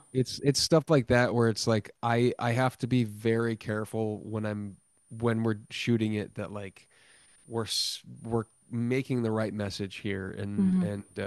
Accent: Arizona, United States; My hometown is like the hottest place in Arizona.

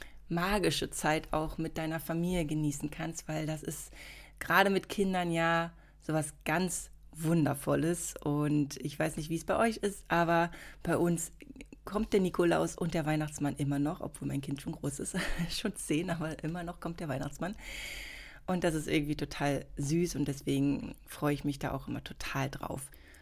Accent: Berlin, Germany; Und ich bin ja im Osten von Berlin geboren und eben bis zu meinem 8., 9. Lebensjahr auf jeden Fall aufgewachsen.

